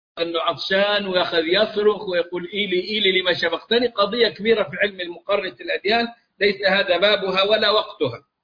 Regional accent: Egypt; وصارت عندنا في مصر لها يعني جانب كبير وحظ أوفر

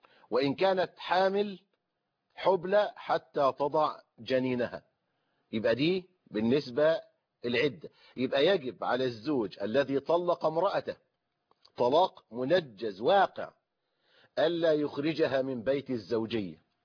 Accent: Egypt; حتى كده يا أخوانا الناس عندنا في مصر في الريف وفي الحضر يقولوا إيه

